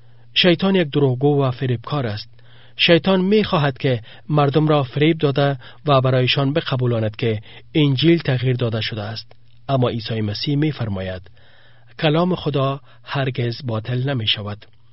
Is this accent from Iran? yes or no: no; Afghanistan; اگر کسی مرا خارج از افغانستان ببیند میگوید بچه افغان، چون من از افغانستان آمدم.